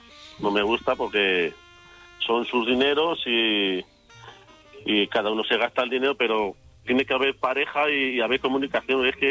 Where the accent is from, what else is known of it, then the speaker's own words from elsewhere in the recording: Quintanar de la Orden, Castilla-La Mancha, Spain; que soy aquí de Quintana de la Orden de Toledo